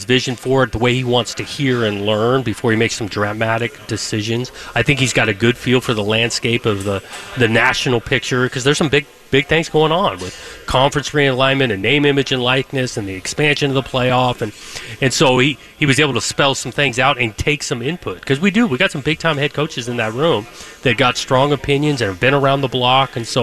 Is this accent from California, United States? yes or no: yes; California, United States; I'm a West Coast guy. I grew up in Southern California, obviously played here, coached in this league for a while.